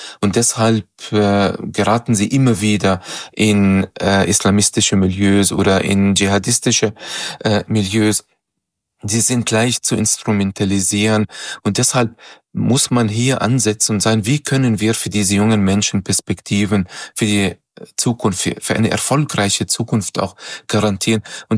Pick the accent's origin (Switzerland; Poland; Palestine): Palestine; Ich bin selber ja Palästinenser, meine Eltern sind ja auch 1948 von Palästina geflohen